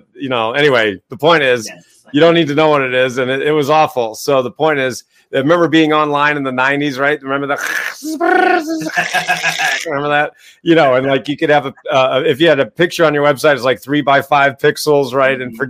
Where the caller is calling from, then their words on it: Ohio, United States; I'm in Northeast Ohio, 10 minutes from the Professional Football Hall of Fame.